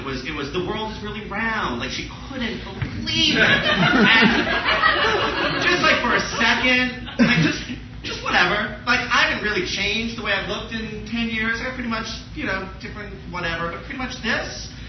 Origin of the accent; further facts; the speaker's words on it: Boston, Massachusetts, United States; I'm from Boston, from Massachusetts, and I'm right outside Boston.